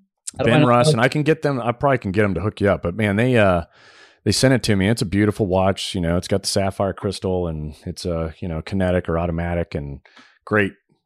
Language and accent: English; Saudi Arabia; I grew up in Saudi. And while I was over there in the 80s is when the first G-Shock watch came out.